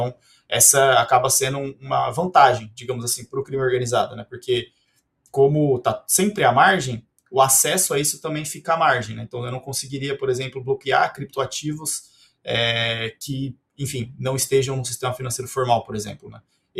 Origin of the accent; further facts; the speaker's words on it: São Paulo, Brazil; eu sou do interior de São Paulo